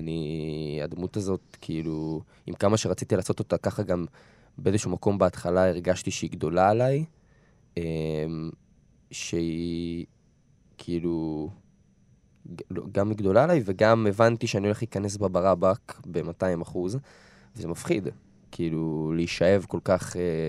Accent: Kfar Saba, Central District, Israel; ילד שמנת מכפר סבא

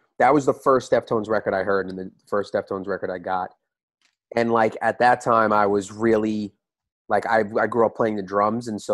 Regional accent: Long Island, New York, United States; I want to say I went once because I grew up on Long Island

